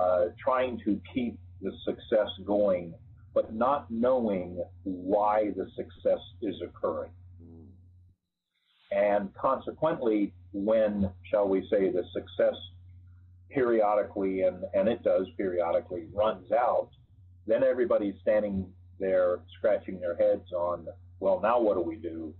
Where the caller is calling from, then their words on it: New Jersey, United States; New Jersey.